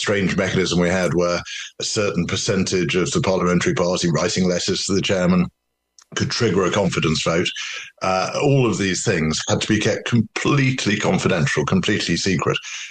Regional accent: Altrincham, North West England, United Kingdom; also born or lived in Salford; I'm born in Salford, but I grew up in Altrincham, and I'm an Altrincham Grammar School boy

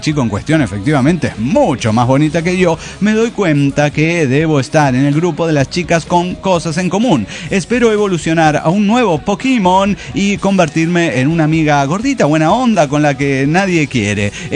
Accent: Villa Hidalgo, Jalisco, Mexico; después de 5 años de estar aquí, en esta hermosa ciudad, tengo que cargar mis cosas y regresar a mi bello Jalisco. Solo que no a mi pueblo, que es Villa Hidalgo.

